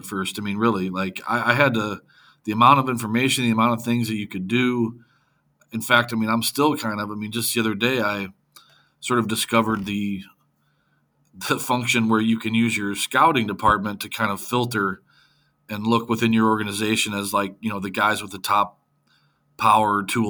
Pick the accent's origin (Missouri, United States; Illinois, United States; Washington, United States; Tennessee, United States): Missouri, United States; St. Louis; I mean, I'm from St. Louis. So you have no choice but to be a Cardinal fan.